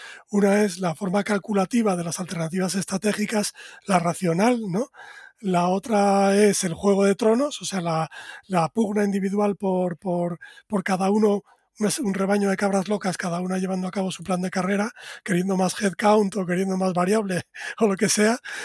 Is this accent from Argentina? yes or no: no; Collado Villalba, Community of Madrid, Spain; en mi pueblo, en Collado Villalba